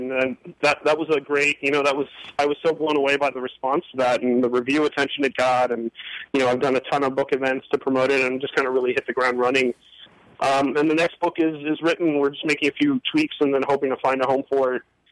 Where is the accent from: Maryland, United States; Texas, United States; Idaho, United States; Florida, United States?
Florida, United States; Miami; it's really fun because I'm from Miami. I'm a huge crime noir fan.